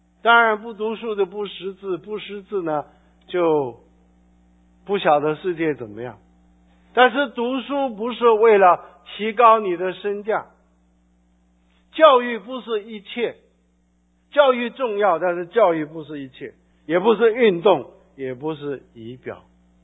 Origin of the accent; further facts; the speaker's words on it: China; 这个是美国社会的问题啊，其实我们中国人也是一样。